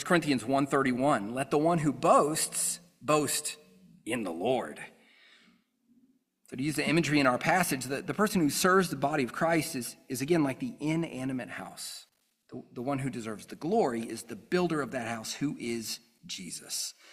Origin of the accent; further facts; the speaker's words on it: the South, United States; as a Southerner who grew up in the South and then left and went to New England and then came back, there's things that stand out about Southern culture, right?